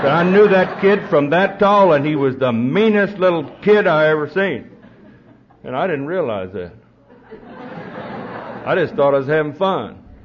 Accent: Oklahoma, United States; also born or lived in Perryton, Texas; I was born in Perryton, Texas, and then taken back to Oklahoma. So I'm really an Okie at heart.

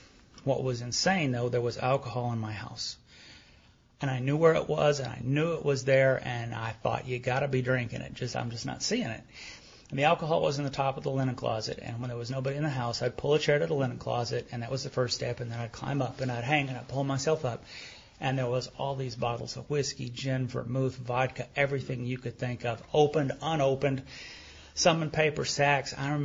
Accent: Dallas, Texas, United States; I'm from Lake Highlands, right? I mean, I'd never seen anything like that before in my life.

